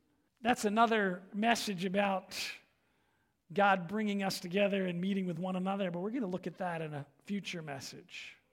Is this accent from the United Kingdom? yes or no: yes; England, United Kingdom; my background is, well, I'm English.